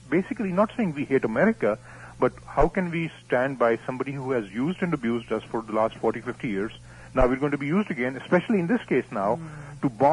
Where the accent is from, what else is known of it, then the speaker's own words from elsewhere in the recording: United States; let us reevaluate what the American government does that I, as an American, would not stand for.